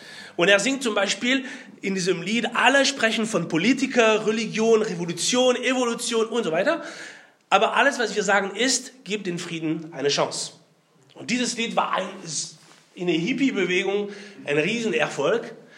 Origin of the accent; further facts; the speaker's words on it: France; German is a second language; Wie mein Akzent ist verrät, bin ich Franzose. Das ist jetzt nicht schwer zu hören. … also richtig typischer französischer Name.